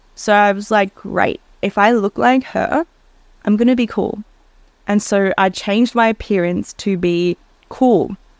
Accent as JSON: {"language": "English", "town": "Melbourne", "region": "Victoria", "country": "Australia", "tie": "born or raised there", "said": "So I grew up in Melbourne. I never felt like I fit in."}